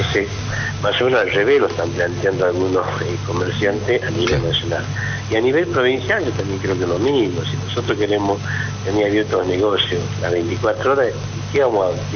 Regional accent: Buenos Aires, Argentina; también yo vengo de Buenos Aires y uno también ve la situación de toda la provincia

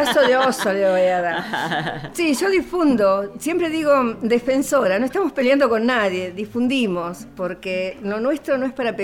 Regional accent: Buenos Aires, Argentina; also born or lived in Loreto; yo nací en Loreto. Me he criado en Buenos Aires. A los 4 años mi papá, por razón de trabajo, no llevó a todo.

